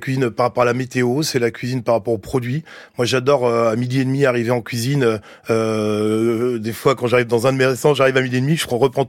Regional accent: Brittany, France; Moi, je suis breton.

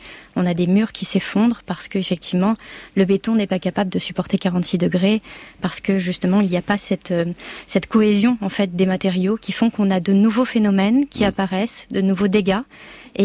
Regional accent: France; en tant que Français

